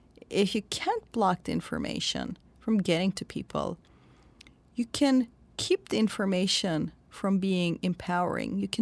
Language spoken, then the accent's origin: English; Turkey; I'm from Turkey, and I grew up under the 1980 military coup. I was a child then.